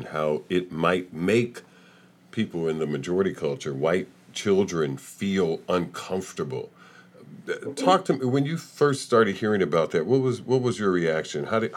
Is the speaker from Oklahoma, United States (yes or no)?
no; Chicago, Illinois, United States; when I talk to children about me growing up in Chicago and going into Cicero, which is a suburb of Chicago, mostly white